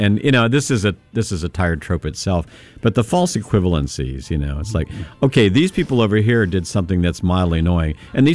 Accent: Kentucky, United States; also born or lived in Ohio; because I was born in Ohio, even though, you know, I spent my middle school and high school years in Kentucky and college years. I was born in Ohio.

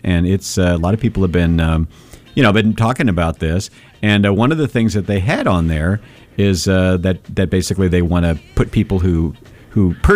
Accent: Kentucky, United States; one of the things about growing up in Eastern Kentucky, as I did

